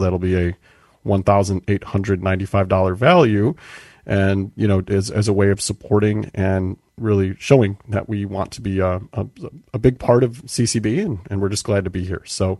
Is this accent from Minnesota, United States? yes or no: no; Chicago, Illinois, United States; I am from Chicago, and I am in Chicago.